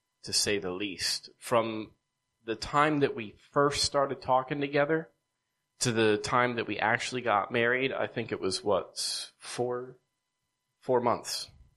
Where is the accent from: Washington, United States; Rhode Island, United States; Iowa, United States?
Rhode Island, United States; moved away as an adult; also born or lived in Virginia / West Virginia / Delaware; But I was born and raised in Rhode Island for 26, 27 years. Then I moved to Virginia. Then I moved to West Virginia. And then I moved here to Delaware.